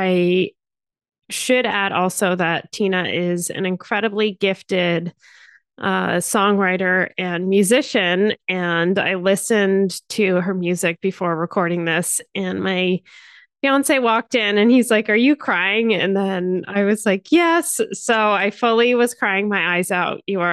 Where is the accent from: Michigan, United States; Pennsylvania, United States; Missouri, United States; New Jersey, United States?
New Jersey, United States; And also, I grew up in New Jersey.